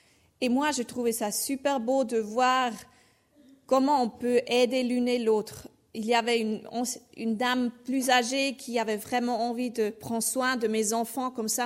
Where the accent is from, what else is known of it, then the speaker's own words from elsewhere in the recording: Thurgau, Switzerland; accent: Swiss German; French is a second language; Si vous vous demandez d'où vient mon accent, je suis suisse-allemande de la base, de Turgovie.